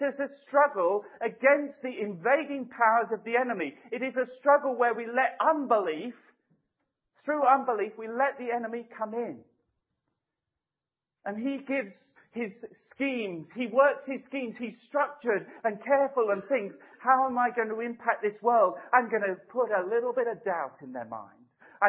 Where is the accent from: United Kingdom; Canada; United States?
United Kingdom; Okay, I'll take it that we're British. We don't like to say amen.